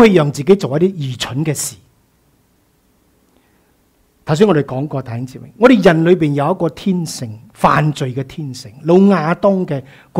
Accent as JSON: {"language": "Cantonese", "country": "China", "said": "所谓我哋中国人有一句说话叫咩啊？"}